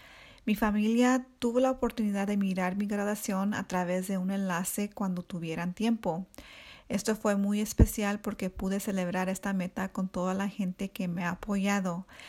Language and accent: Spanish; Pasadena, California, United States; also born or lived in Korea; Soy compositora de música, canto y toco un par de instrumentos. Nací en Corea y crecí en Pasadena, pero Little Tokyo es un lugar cercano a mi corazón también.